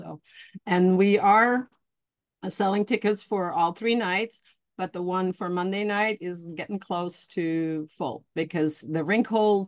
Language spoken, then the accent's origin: English; Flanders, Belgium; first language Flemish; English is a second language; I was mimicking the words because my native language is Flemish. So I needed to learn English.